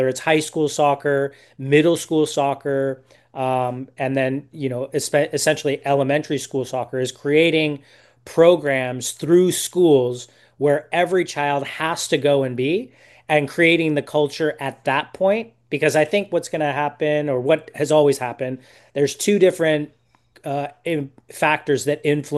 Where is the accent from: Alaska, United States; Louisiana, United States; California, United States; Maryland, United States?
California, United States; Oakland; born there; Well, I was born in Oakland.